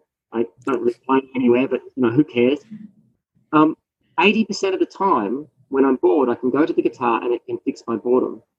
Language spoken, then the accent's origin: English; Australia; now in United States; as an Australian, one of the things that happens when you first come to the United States